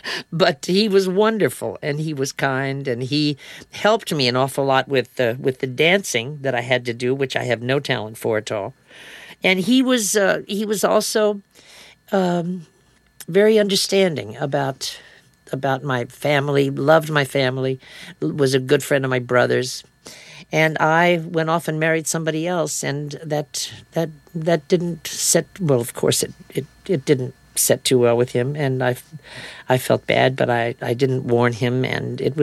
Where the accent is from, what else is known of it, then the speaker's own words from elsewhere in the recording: Maysville, Kentucky, United States; So we went back to my hometown. Maysville, Kentucky, back to the church where I was baptized and confirmed and all the rest of it.